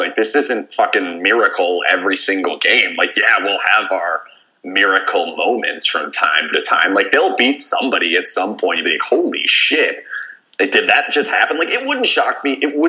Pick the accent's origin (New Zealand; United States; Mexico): United States; Chicago, Illinois; I can't stand Chicago, but I came from Chicago.